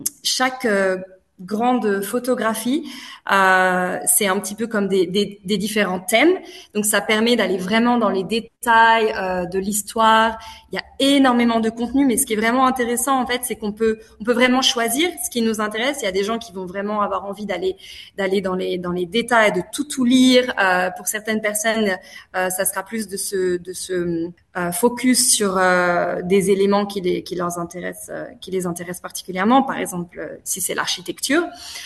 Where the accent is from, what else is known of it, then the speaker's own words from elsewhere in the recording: Paris, Île-de-France, France; now in Melbourne, Australia; quand j'étais petite collégienne en France, à Paris, et de retrouver cette même histoire-là à Melbourne dans ma vie complètement différente maintenant.